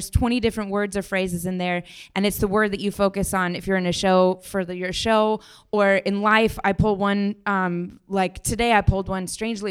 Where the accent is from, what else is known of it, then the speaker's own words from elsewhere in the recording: Colorado, United States; now in New York, United States; Nature, because I'm from Colorado, so if ever I can't get myself in the place I need to be, I get out in nature.